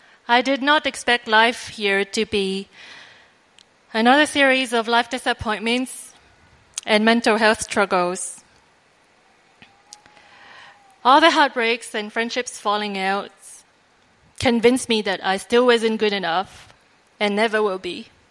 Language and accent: English; France; now in Hong Kong; I was born and raised in France and have been living in Hong Kong for a little bit more than 7 years now. I am new to Christianity